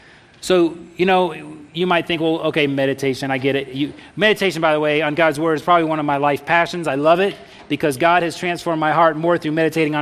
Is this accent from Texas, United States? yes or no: yes; Texas, United States; Man, I grew up in Texas.